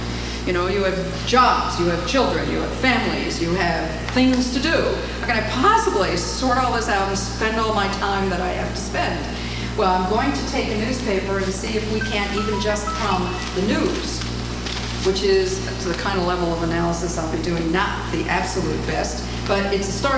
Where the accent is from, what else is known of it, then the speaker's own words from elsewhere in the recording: New York, United States; one of the reasons I love to read the New York Times isn't necessarily because I'm from New York, although that might be an addiction I picked up early on in life